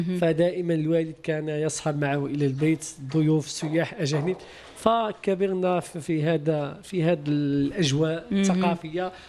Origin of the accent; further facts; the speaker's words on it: Tangier, Tanger-Tetouan-Al Hoceima, Morocco; ولدت وتعرفت في مدينة طنجة، بالضبط بزنقة سيناغو والتي تعرف حاليا بشارع ابن الأبار.